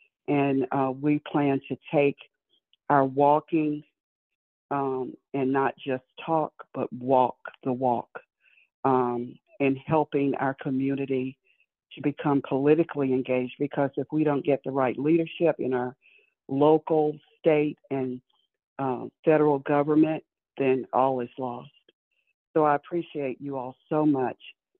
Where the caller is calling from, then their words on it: Florida, United States; I'm calling from Florida